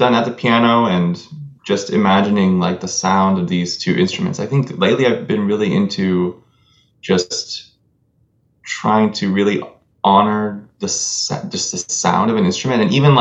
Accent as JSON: {"language": "English", "region": "California", "country": "United States", "said": "I'm from California originally, and so we really don't have fireflies over there so much."}